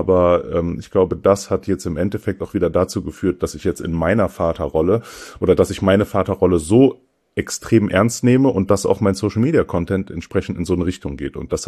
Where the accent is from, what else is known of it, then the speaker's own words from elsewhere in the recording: Hamburg, Germany; Meine Heimat ist tatsächlich Hamburg. Ich bin in Hamburg geboren worden als Sohn eines ghanaischen Papas und einer deutschen Mama